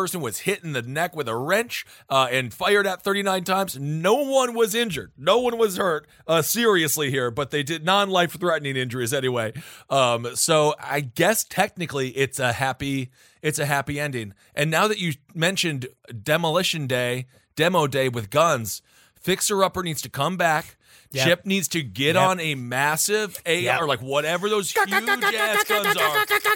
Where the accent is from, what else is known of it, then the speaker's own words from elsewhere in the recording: Wisconsin, United States; so now we're going to go to my home state of Wisconsin